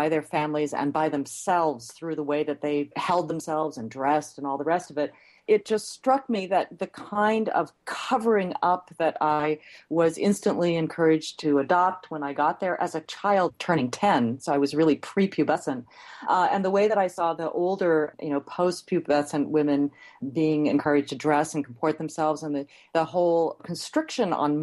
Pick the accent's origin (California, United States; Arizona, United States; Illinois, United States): California, United States; Los Angeles; I was raised in the United States. I grew up in Los Angeles. My father was an immigrant from India. My mother was an American.